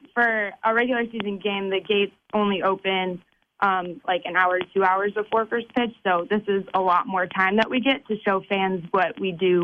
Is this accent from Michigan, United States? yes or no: yes; Detroit, Michigan, United States; I'm from Michigan. I'm from Metro Detroit. So Florida was a little too hot for me.